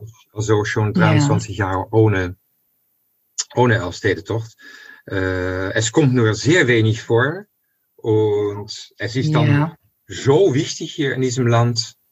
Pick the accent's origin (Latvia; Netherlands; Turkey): Netherlands; The Hague, South Holland; Ich bin in Den Haag, im Haag am Meer aufgewachsen und ich bin vor kurzem mal zurückgegangen zu dem Viertel, zu dem Haus, wo ich aufgewachsen bin